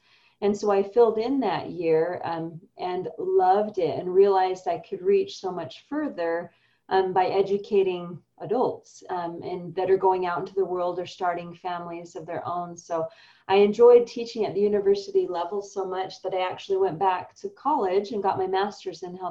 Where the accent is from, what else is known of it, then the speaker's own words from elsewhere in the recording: Idaho Falls, Idaho, United States; Yeah, I grew up in Idaho Falls and still live there this day, raising my family here.